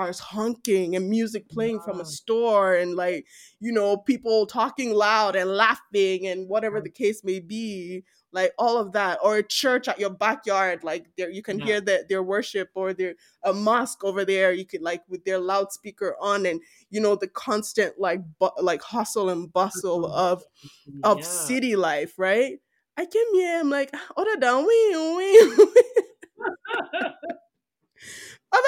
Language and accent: English; Lagos, Nigeria; growing up in Lagos, first of all, there's traffic everywhere.